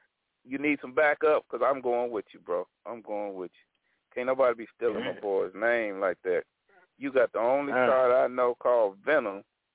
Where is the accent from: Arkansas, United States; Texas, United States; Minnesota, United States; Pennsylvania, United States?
Arkansas, United States; Arkansas.